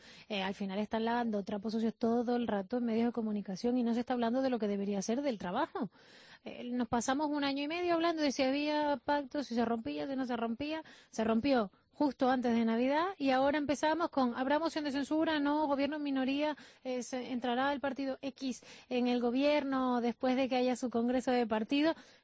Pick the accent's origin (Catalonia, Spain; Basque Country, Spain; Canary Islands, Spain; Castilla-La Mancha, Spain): Canary Islands, Spain; now in Madrid, Spain; yo soy de La Palma y estoy en Madrid